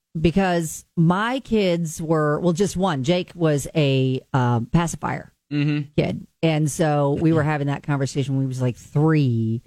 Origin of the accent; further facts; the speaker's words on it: Indiana, United States; Northern Indiana, none of that was going on.